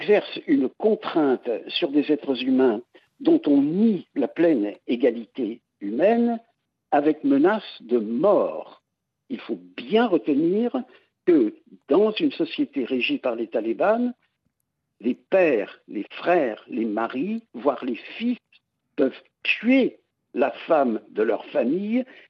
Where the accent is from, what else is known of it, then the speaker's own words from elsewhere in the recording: United States; En tant qu'Américain, le parallèle historique que je vois le plus éclairant, le plus profond et le plus dérangeant, c'est le rétablissement, en fait, de l'esclavage dans mon pays